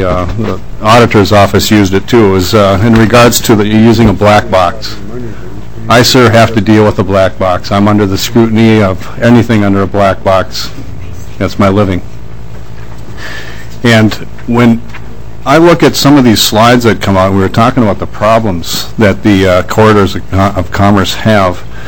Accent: Wadena, Minnesota, United States; I see that my hometown of Wadena is listed on this this exhibit 3-2

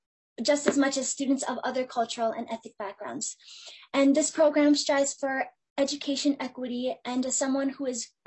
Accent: Little Canada, Minnesota, United States; I was born and raised in Little Canada, Minnesota

